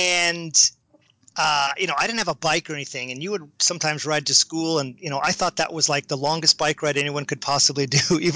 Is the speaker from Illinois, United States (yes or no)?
no; Washington, D.C., District of Columbia, United States; So I'm from Washington, D.C. So a lot of my friends there, we were all in.